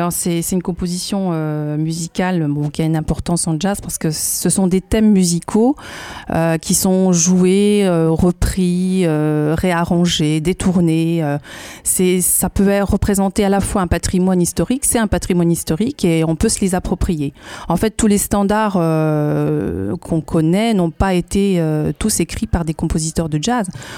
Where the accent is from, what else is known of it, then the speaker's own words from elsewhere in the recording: Nancy, Grand Est, France; born there; je suis née à Nancy et donc j'ai fait mes premiers pas dans un univers familial baigné dans une ambiance musicale.